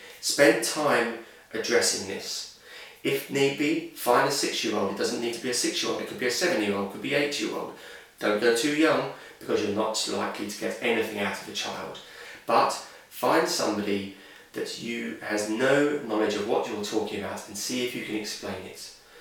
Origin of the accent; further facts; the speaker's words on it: United Kingdom; or it could be because I'm British and I don't want to take up other people's time